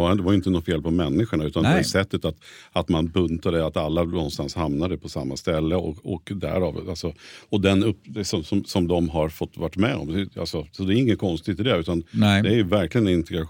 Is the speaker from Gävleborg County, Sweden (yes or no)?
no; Nyköping, Södermanland, Sweden; jag är från Nyköping från början och vi flyttade upp när dottern började högstadiet.